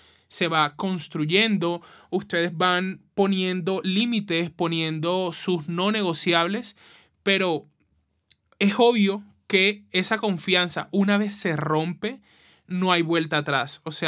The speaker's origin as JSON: {"language": "Spanish", "region": "La Guajira", "country": "Colombia", "said": "en lugares como de donde yo soy, Costa, Guajira, hay mucho machismo"}